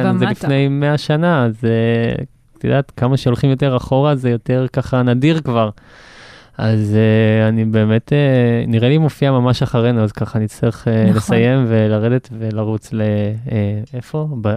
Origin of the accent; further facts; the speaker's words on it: Southern District, Israel; נשארתי לגור פה. אני מאוד אוהב את האזור, ואני רץ עם הלהקה, שמפה, אנחנו מצפון הנגב.